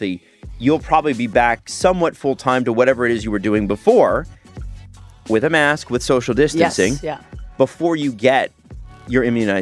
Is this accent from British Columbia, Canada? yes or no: no; Scarborough, Ontario, Canada; I grew up in Scarborough, very near the lake, right?